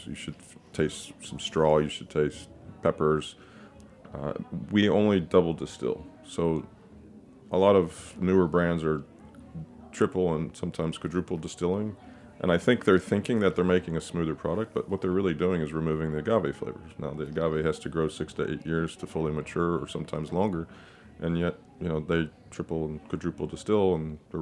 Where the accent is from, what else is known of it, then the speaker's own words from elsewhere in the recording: Texas, United States; No, I grew up in Texas about a couple miles away from Bell Helicopters factory